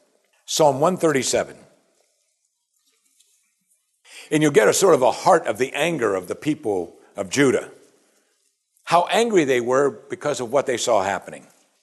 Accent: Pennsylvania, United States; I grew up in Western Pennsylvania, and there are a lot of Amish around us.

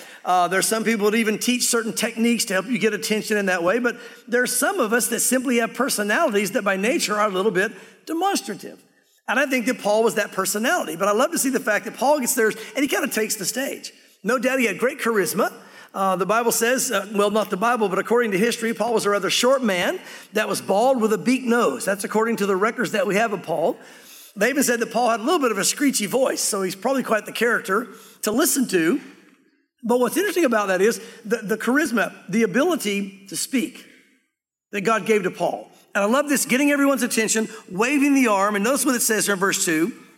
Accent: the South, United States; For example, I grew up in the South. I know the Southern mindset.

